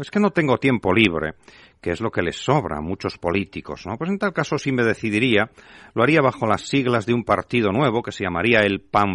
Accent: Spain; como español que ama a su patria unida

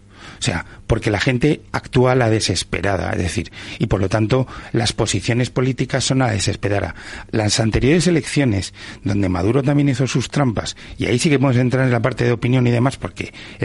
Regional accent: Canary Islands, Spain; Soy el canario.

